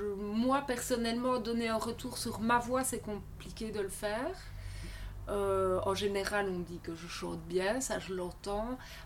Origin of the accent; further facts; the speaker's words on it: Marche-en-Famenne, Luxembourg, Belgium; now in Spa, Belgium; moi, je proviens de Marche, mais j'ai déménagé du côté de Spa.